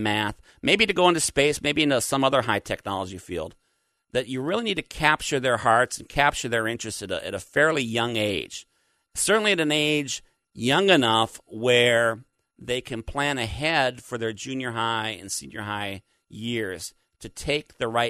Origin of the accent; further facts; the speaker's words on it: Minnesota, United States; Well, it used to be cold enough where I grew up in Minnesota to start up the fire and do all of those things.